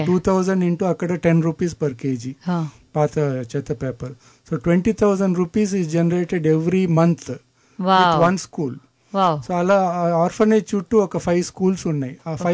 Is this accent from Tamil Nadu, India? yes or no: yes; Chennai, Tamil Nadu, India; born there; నేను చెన్నైలో పుట్టా కాబట్టి నేటివ్ ప్లేస్ విజయవాడ